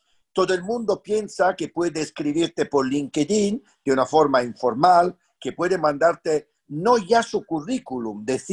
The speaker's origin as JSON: {"language": "Spanish", "region": "Southern Italy", "country": "Italy", "tie": "born or raised there", "moved": "yes", "said": "De niño era tonto para la nieve, es decir, cada vez que nevaba en mi pueblo, que es en el sur de Italia, tú imagínate, era también ahí una cosa extraordinaria"}